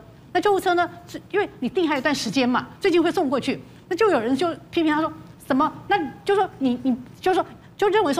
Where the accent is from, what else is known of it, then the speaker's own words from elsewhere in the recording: Taiwan; 其实都会影响到对我们台湾人的观感